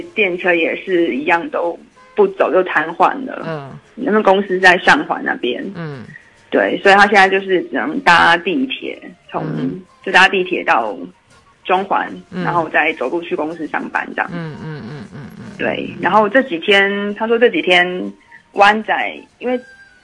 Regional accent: Taiwan; also born or lived in Hong Kong; 我们算是台湾人，但是我们在香港住了很久的一段时间。

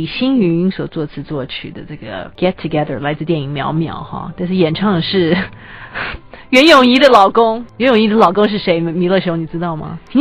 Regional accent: Taiwan; 港片以前我们台湾人很多港片啊

